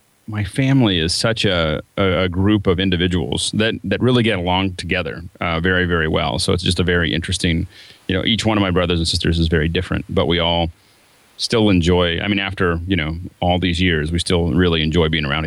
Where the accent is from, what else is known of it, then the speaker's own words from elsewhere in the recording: Pittsburgh, Pennsylvania, United States; also born or lived in Denver / San Francisco; And then before that, I was in Denver. And then before that, I grew up in Pittsburgh, Pennsylvania.